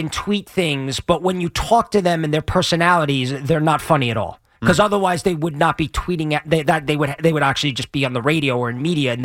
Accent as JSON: {"language": "English", "country": "United States", "said": "And I have that right as an American."}